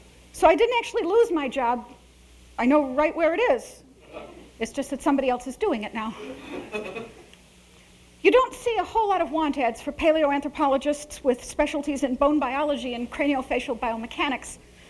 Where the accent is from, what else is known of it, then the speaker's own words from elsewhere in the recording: Chicago, Illinois, United States; And as an Italian Catholic growing up in Chicago, I had been under the impression that Columbus was a hero.